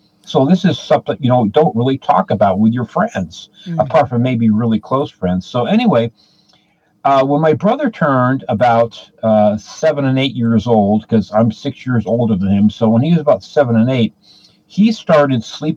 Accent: United States; born there; I was born here in America, but anyway, so I grew up with that.

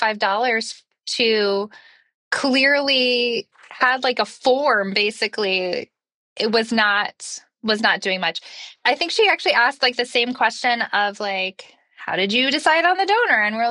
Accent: Oklahoma, United States; And I'm from Oklahoma. And so we like to get married.

